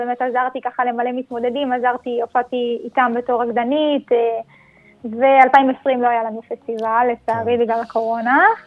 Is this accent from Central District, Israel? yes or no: no; Daburiyya, Northern District, Israel; אני מדבריה. אני בת 23